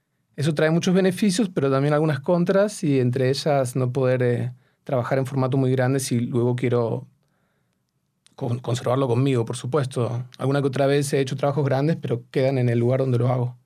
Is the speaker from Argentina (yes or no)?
yes; Buenos Aires, Argentina; now in Madrid, Spain; Buenos Aires, la ciudad donde crecí, aunque nací aquí en Madrid.